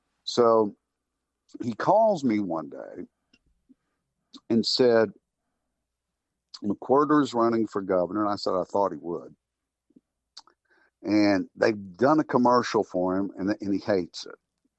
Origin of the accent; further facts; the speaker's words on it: Paris, Tennessee, United States; I grew up in Paris